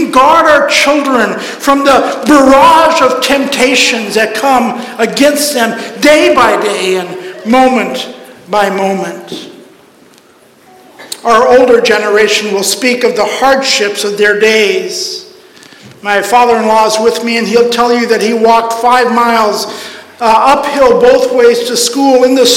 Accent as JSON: {"language": "English", "country": "Pakistan", "tie": "born or raised there", "said": "Growing up in Pakistan, it took 2 weeks for an airmail letter to get from Pakistan to the U.S."}